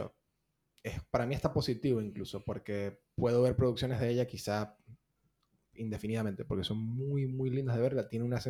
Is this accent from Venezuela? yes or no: yes; Maracaibo, Zulia, Venezuela; accent: Maracucho/Porteño mix; Ambos somos de Venezuela, yo soy de Maracaibo, y Ley es de Caracas. Yo oscilo entre hablar porteño y maracucho, y a veces me sale un acento raro, una combinación en el medio que nadie entiende de dónde soy.